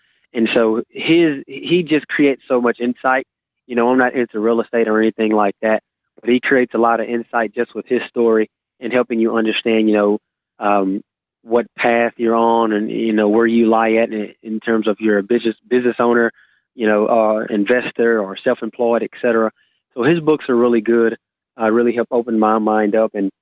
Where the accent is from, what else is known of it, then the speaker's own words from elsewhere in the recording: Van Vleck, Texas, United States; I want to actually go back to my hometown, which is Van Vleck, and I want to help build it up more